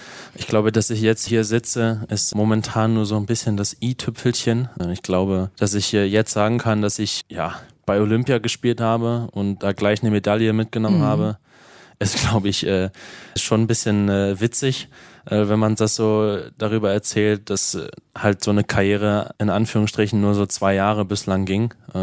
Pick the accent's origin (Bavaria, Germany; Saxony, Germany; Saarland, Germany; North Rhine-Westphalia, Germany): Saarland, Germany; also born or lived in Eisenach; Gebürtig Eisenacher, wie du schon richtig gesagt hast, ja, und auch Spieler dort. Aber heimatlich her verbunden fühle ich mich schon zum Saarland.